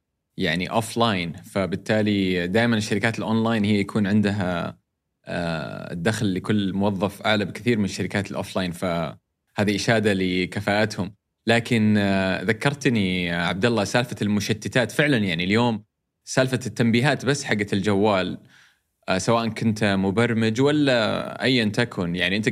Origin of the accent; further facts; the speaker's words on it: Saudi Arabia; يمكن عندنا في السعودية